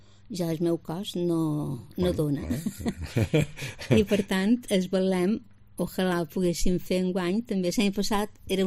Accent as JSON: {"language": "Catalan", "town": "Ciutadella", "region": "Balearic Islands", "country": "Spain", "said": "de Ciutadella som dues"}